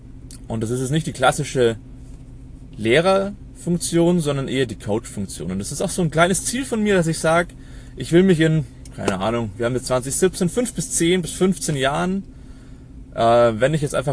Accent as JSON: {"language": "German", "town": "Munich", "region": "Bavaria", "country": "Germany", "said": "ich komme aus München, der nördlichsten Stadt Italiens. Bin 29 Jahre alt"}